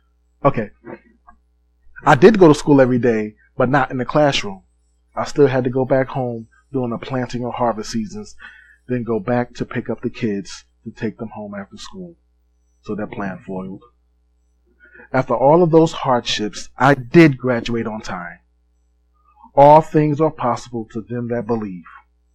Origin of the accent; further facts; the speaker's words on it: North Carolina, United States; born there; I was born in Lenoir County, North Carolina, to Nellie Marie and James T.